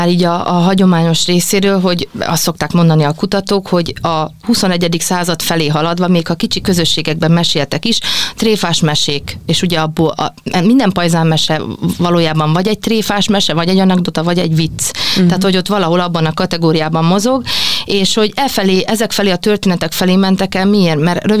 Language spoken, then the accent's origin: Hungarian; Szabolcs-Szatmár-Bereg, Hungary; én szatmári vagyok, Szabolcs-Szatmár-Bereg megyei származású